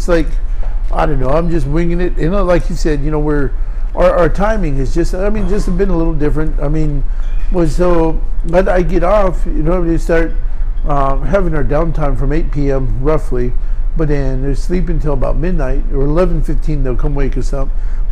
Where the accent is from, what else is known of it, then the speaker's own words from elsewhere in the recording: Alaska, United States; Because I'm from Alaska.